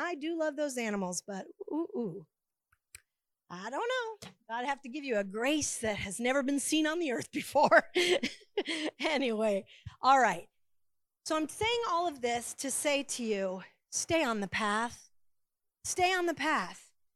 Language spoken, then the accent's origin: English; St. Petersburg, Florida, United States; I was raised in St. Pete, and we did go camping for our vacations.